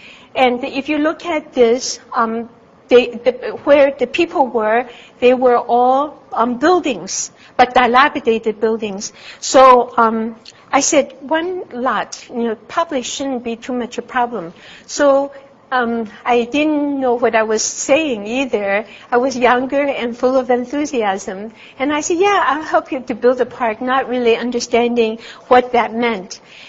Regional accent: Taiwan; moved away as an adult; also born or lived in China; I was born in China but grew up in Taiwan, and University of Pennsylvania was the first place I landed.

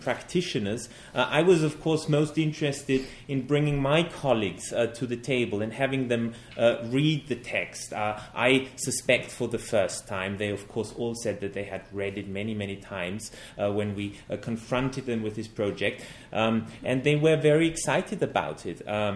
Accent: Austria; English is a second language; Then I was a reporter on foreign issues in Austria, in my home country

